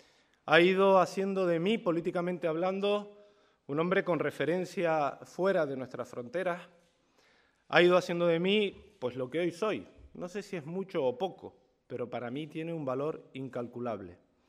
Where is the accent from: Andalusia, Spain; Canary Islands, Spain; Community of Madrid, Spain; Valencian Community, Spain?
Canary Islands, Spain; Los Realejos; de mi municipio, de mi pueblo, de Los Realejos, de los realejeros